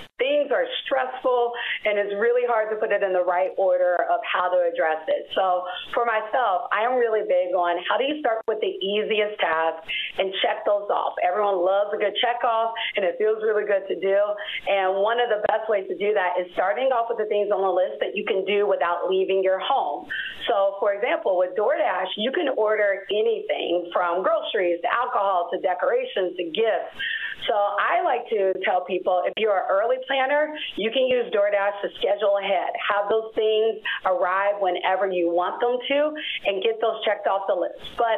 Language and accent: English; Cincinnati, Ohio, United States; I'm from Ohio. Myself, I'm from Cincinnati, though, the other city in Ohio.